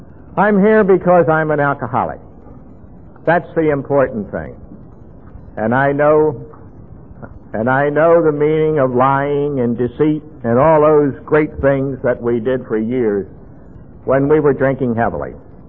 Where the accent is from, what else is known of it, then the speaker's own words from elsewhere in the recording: Baltimore, Maryland, United States; Now, I grew up in Baltimore, Maryland, and my early days were quite normal, high school, college, and that sort of thing.